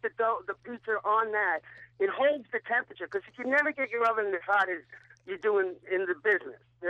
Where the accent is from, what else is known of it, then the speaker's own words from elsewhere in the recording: Brooklyn, New York, United States; Yeah, I grew up in Brooklyn, too, Yeah, it was always that way.